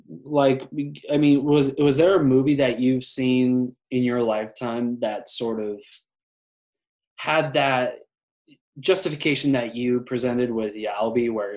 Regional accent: Oakland, California, United States; Like, even in a very liberal city that I grew up in Oakland, there's still a lot of that.

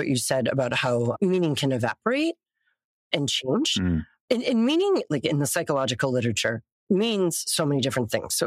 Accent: Midwest, United States; now in Southern California, United States; I'm from the Midwest. I now live in Southern California.

